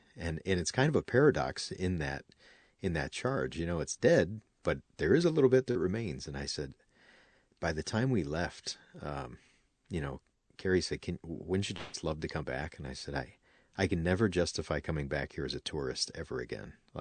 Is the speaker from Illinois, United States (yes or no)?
yes; Illinois, United States; growing up on the South Side is full of Irish and Irish wannabe people, and I was never one of them.